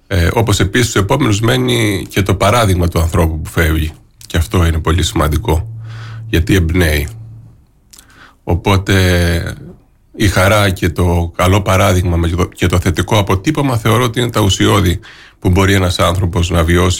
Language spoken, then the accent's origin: Greek; Crete, Greece; Και πάλι είμαστε τυχεροί, ιδίως εμείς εδώ στην Κρήτη, αλλά γενικότερα είμαστε τυχεροί ως Έλληνες.